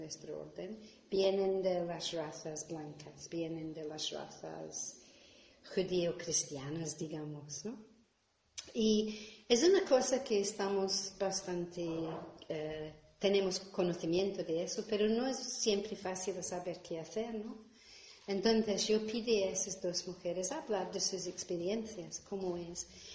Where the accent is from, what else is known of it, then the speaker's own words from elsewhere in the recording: Glasgow, Scotland, United Kingdom; Spanish is a second language; cuando yo hablo en inglés se nota enseguida de dónde vengo. Soy escocesa, pero no solo soy escocesa, soy de Glasgow, y además tengo un acento que enseguida gente va a saber